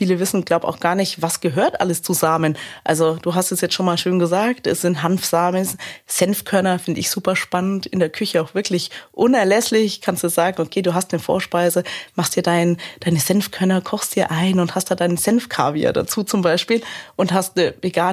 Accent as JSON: {"language": "German", "region": "Bavaria", "country": "Germany"}